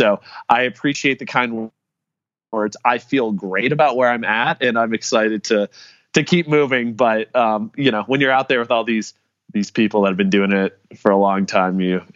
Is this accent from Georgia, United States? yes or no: no; Minnesota, United States; but I got into film because I grew up in Minnesota.